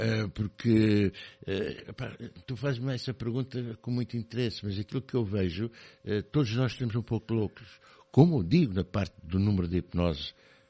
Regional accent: Lisbon, Portugal; now in Aveiro, Portugal; eu sou de Lisboa, estou aqui já há 22 anos e quando chego aqui a Aveiro

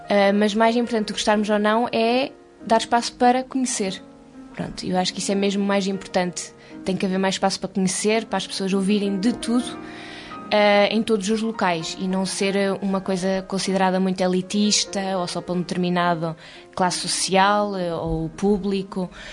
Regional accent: Gafanha da Nazaré, Aveiro, Portugal; Fiz os meus estudos normais de secundário, todos por aqui pela Gafanha da Nazaré, e o Conservatório de Música em Aveiro

